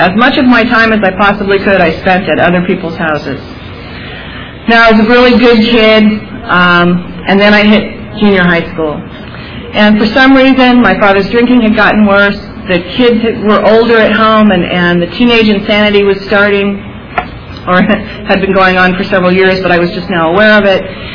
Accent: Berkeley, California, United States; I was a very happy child growing up in Berkeley

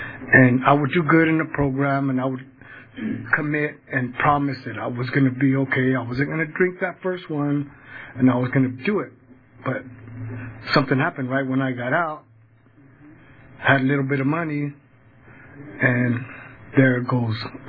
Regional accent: East Porterville, California, United States; I grew up in East Porterville, and all my neighborhood, everybody drank.

